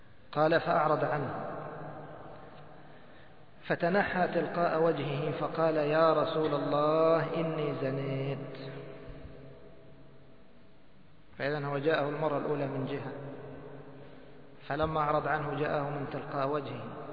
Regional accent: Egypt; أول شيء يعرض عنه كما يقولون عندنا في مصر طنشة

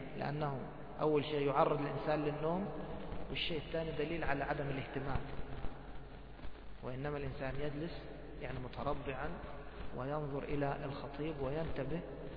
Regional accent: Egypt; مثلنا مثلا إحنا كمصريين وغيرنا تعودنا على لبس الإيش؟ السراويل تحت القميص

